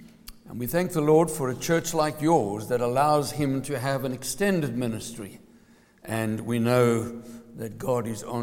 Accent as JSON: {"language": "English", "country": "South Africa", "tie": "born or raised there", "said": "I was born and bred in South Africa."}